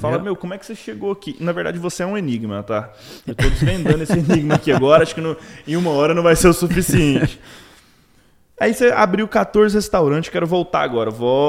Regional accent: Goiás, Brazil; Porque eu vim do interior de Goiás, eu nasci em setembro

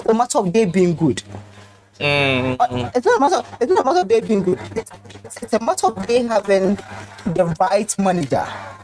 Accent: Ghana; I'm a Ghanaian, so I'm going to benefit from it.

